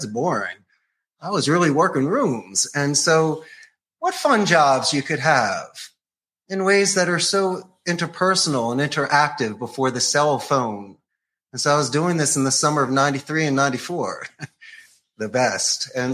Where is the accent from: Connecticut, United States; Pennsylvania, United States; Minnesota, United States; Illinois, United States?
Pennsylvania, United States; Philadelphia; growing up in Philly, you always did your little bit of hustles.